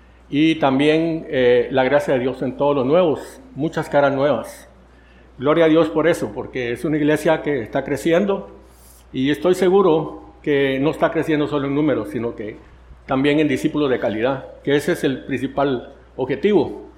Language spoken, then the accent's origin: Spanish; Guatemala; moved away; also born or lived in Costa Rica; Yo soy de Guatemala, nací allá hace algunos añitos, un poquito más que Pastor Hamilton.